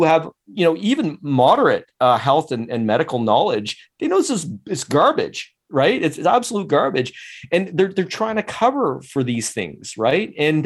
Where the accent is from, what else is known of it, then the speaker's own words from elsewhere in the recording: Canada; But we are proud of being Canadian, and we're proud of that as well.